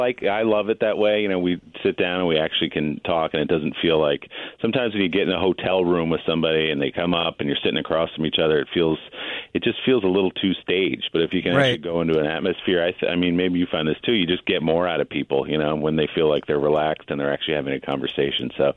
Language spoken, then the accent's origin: English; Chicago, Illinois, United States; because I come from Chicago and all my people do. We know snowstorms there.